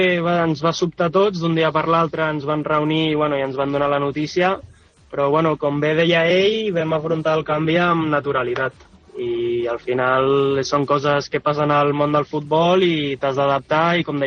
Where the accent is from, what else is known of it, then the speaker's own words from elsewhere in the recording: Sant Cugat del Vallès, Catalonia, Spain; jo soc de Sant Cugat, com he comentat